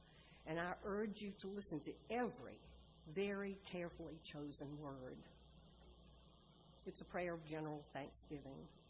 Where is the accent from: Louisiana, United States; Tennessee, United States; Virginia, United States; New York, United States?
Virginia, United States; I was raised in church in Albemarle County, baptized and confirmed there.